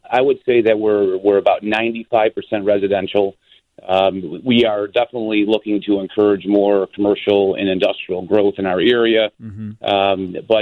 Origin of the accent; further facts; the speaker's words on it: Oak Lawn, Illinois, United States; I lived in Lamont for many years, great town. You know, I grew up in Oak Lawn.